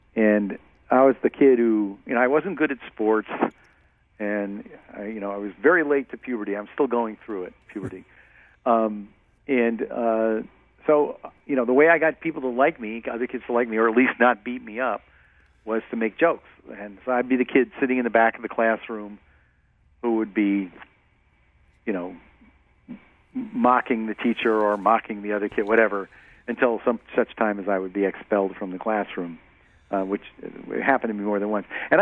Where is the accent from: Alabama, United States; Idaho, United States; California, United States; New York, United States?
New York, United States; New York City; And I thought, I love New York. I'm from New York. I love New York City.